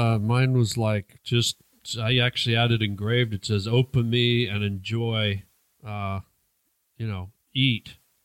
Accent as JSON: {"language": "English", "region": "the South", "country": "United States", "said": "I'm from the South, and we eat rattlesnake."}